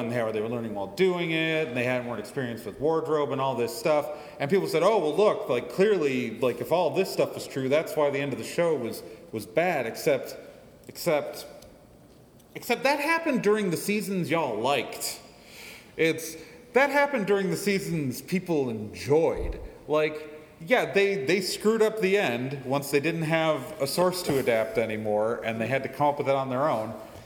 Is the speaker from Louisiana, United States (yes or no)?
no; Milwaukee, Wisconsin, United States; because he's from Milwaukee, and I'm from Milwaukee, and I grew up listening to the Dead Alewives tapes.